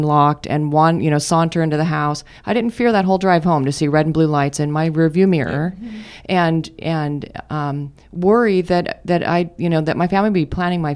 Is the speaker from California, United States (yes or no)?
yes; San Diego, California, United States; You know, we're from San Diego, and the segregation is somehow a little less obvious.